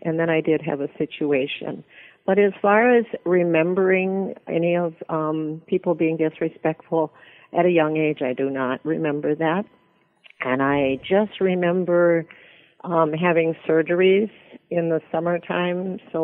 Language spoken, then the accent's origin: English; Corning, New York, United States; when I grew up in the Corning area, there were many, many families that were young like my folks and probably had one or two children.